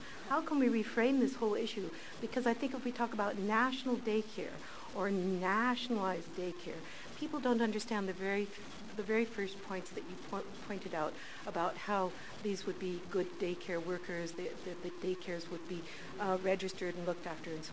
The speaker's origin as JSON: {"language": "English", "country": "United States", "moved": "as an adult", "lives_now": "Canada", "said": "I first came to Canada with my husband in 1969, I'm from the U.S., but I am a Canadian now. this is my chosen country."}